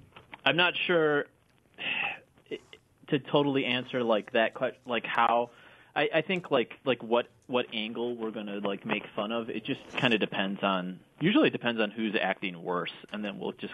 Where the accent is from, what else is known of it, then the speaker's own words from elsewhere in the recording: Wisconsin, United States; growing up in Wisconsin, I feel like people kind of have that sense of humor of being able to laugh at the problems